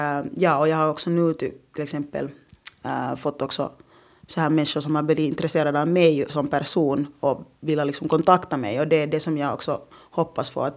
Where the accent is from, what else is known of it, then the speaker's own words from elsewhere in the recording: Finland; first language rw; Jag ska liksom lära mig mitt modersmål som är då Kinyarwanda och då också samtidigt lära mig då finska och svenska.